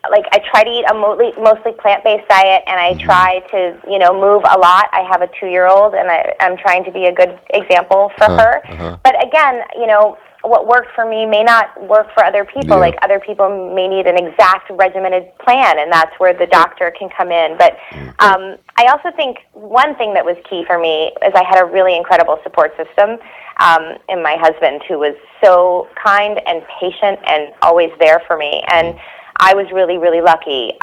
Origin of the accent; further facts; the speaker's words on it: New York City, New York, United States; now in Los Angeles, United States; I was born and raised in New York. Uh-huh. I live in LA now, but I was a Mets fan growing up.